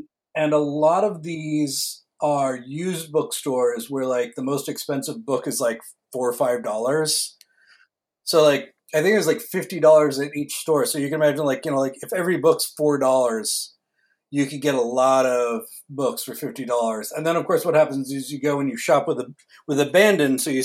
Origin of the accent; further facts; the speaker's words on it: Connecticut, United States; I grew up in Connecticut, but I hadn't been here for, like 30 years really. And close to, 25, 30 years.